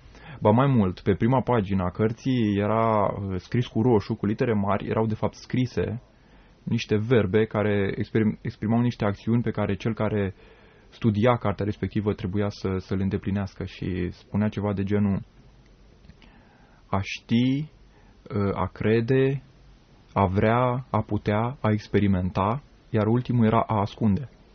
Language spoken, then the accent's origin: Romanian; Roșiori de Vede, Teleorman, Romania; also born or lived in Mehedinți / Craiova; Eu sunt din Roșiori de Vede, din Telorman. De fapt, acolo locuiesc părinții, sunt născut în Mehedinți. Și liceul am făcut în Craiova.